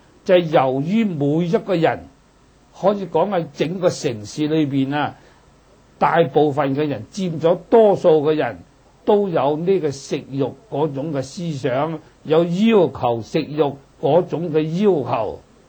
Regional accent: Hong Kong; 我是香港過來的，那么香港大家都知道有600萬人口

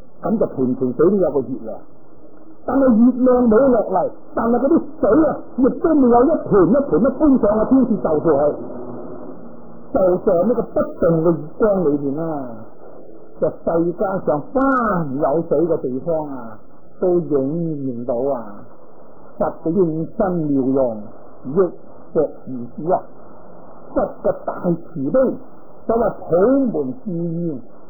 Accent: Hong Kong; 咁我哋香港出世，香港大噶啦

